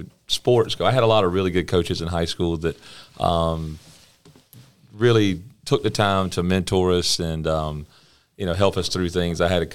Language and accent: English; Florence, South Carolina, United States; Yeah, I grew up in Florence. Went to Florence schools. Went to Francis Marion for college. So I was a Florence native.